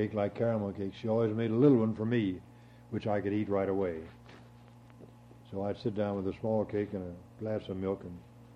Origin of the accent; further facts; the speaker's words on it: Pennsylvania, United States; born there; my brother and sister were both born in Kentucky. I was born in Pennsylvania.